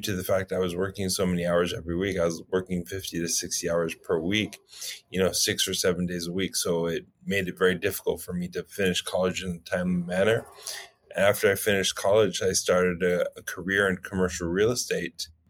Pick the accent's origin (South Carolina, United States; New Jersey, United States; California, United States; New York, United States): California, United States; I grew up here in Southern California, born and raised my whole life. The son of an immigrant from the Middle East